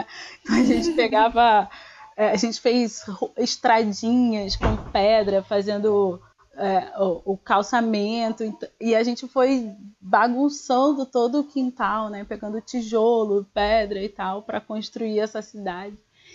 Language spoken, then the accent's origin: Portuguese; Belford Roxo, Rio de Janeiro, Brazil; eu sou de Belford Roxo, que é uma cidade da periferia da Baixada Fluminense, e minha casa, que é a casa onde minha mãe mora até hoje, é uma casa que tem um quintal imenso